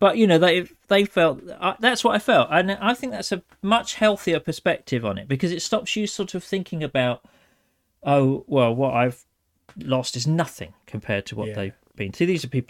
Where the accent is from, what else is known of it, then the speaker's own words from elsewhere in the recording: England, United Kingdom; One, just I'm English and you have it built into the DNA.